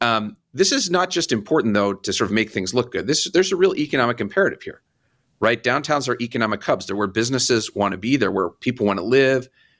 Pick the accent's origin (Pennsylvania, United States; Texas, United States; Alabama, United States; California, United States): Pennsylvania, United States; O'Hara Township; now in Shadyside, United States; I grew up in O'Hara Township in Fox Chapel area.